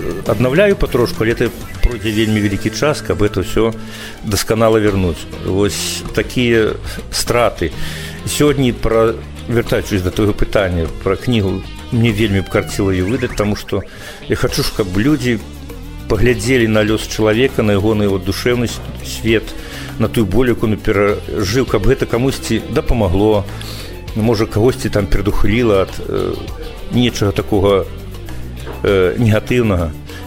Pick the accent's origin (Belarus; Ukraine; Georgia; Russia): Ukraine; Russian is a second language; moved away as an adult; now in Lithuania; а когда поглядели, что я из Украины, то тут вельми добро